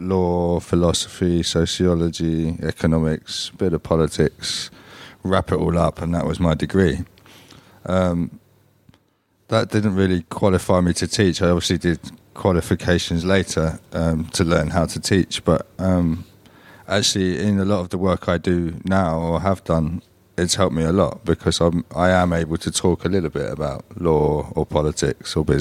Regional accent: London, United Kingdom; I'm from London.

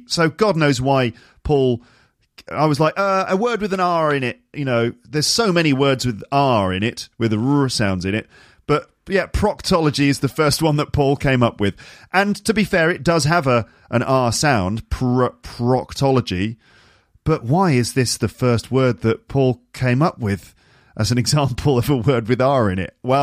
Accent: England, United Kingdom; do it very well because I'm English and we don't have really many rhotic sounds

